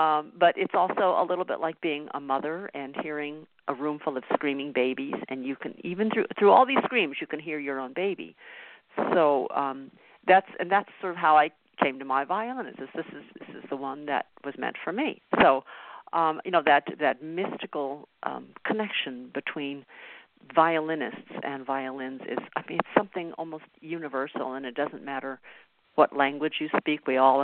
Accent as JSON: {"language": "English", "region": "California", "country": "United States", "tie": "born or raised there", "said": "when I was growing up, I grew up in California, where we had, music, we had orchestra in elementary school"}